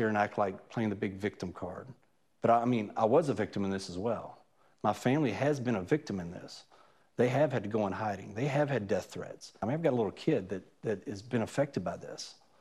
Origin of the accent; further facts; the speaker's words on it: Louisville, Kentucky, United States; I grew up in the West End, which is the urban area of Louisville.